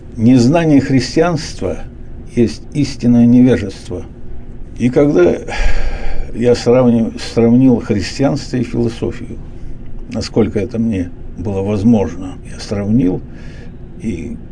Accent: Sverdlovsk Oblast, Russia; born there; Родился в Алапаевском районе Свердловской области, в одной из деревень.

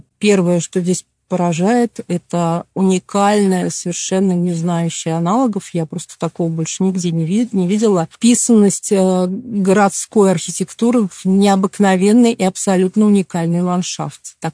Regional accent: Moscow, Russia; Он нам почти родной, несмотря на то, что мой родной город Москва, но Осташков у меня номер 2.

